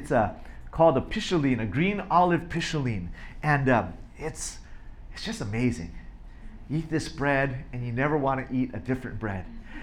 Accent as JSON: {"language": "English", "region": "Hawaii", "country": "United States", "said": "I'm from Hawaii, I have no idea what a Passover meal even is"}